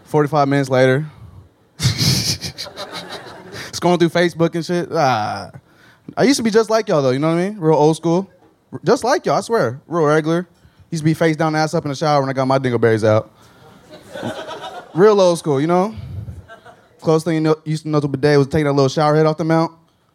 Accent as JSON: {"language": "English", "town": "Pflugerville", "region": "Texas", "country": "United States", "tie": "born or raised there", "said": "I was born here. I was raised in Pflugerville. Raised in Round Rock."}